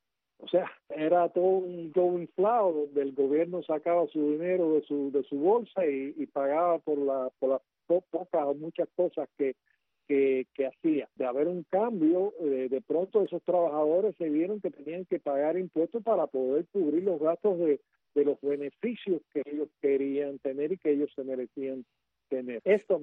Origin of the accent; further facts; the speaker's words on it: Cuba; nosotros los cubanos